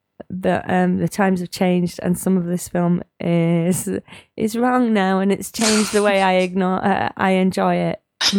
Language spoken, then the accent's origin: English; United Kingdom; I suspect as British people who've gone through a school system where none of this is a risk at all.